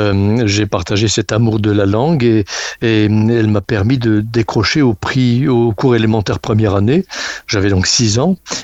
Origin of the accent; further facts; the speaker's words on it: Igné, France; l'école primaire d'Igné, mon village natal où je suis toujours